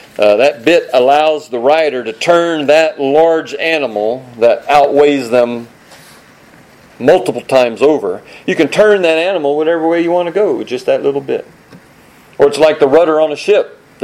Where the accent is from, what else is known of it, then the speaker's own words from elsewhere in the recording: the South, United States; Well, we're from the South, so we talk to anybody, whether they want it or not.